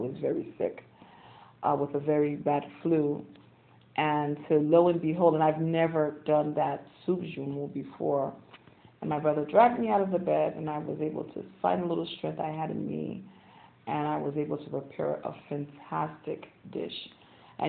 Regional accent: Haiti; I am from Haiti originally, and every first of the year we have a specific type of dish that we prepare

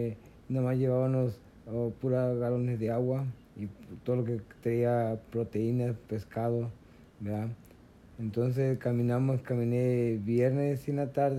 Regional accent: Veracruz, Mexico; now in Milwaukee, United States; Fíjate que cuando yo salí de allá de México para cruzar los Estados Unidos, para cruzar la frontera

